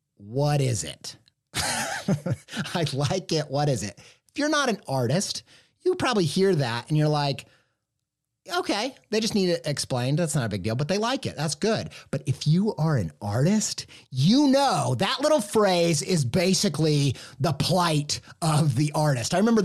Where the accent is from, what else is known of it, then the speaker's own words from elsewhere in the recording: Midwest, United States; Now, we talk a lot about Chuck E. Cheese on this podcast because I grew up in the Midwest.